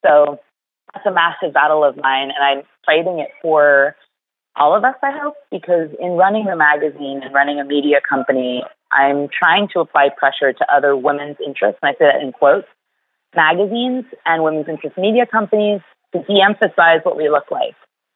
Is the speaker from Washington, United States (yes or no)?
no; New York City, New York, United States; we're from New York City. We toured from New York to here.